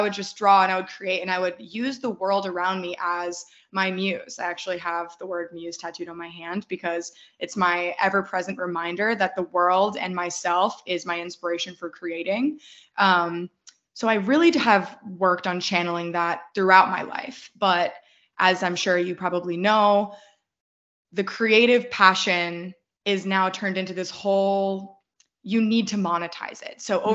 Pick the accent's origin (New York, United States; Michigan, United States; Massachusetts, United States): Massachusetts, United States; Boston; I was born and raised in Boston, Boston, Massachusetts, just outside of it in a little suburb.